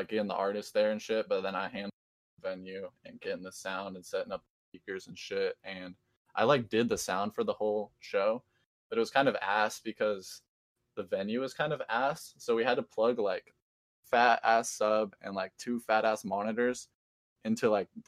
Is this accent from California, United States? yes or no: yes; California, United States; And I'm from California, so I'm, like, trying to plan the show in Atlanta from California.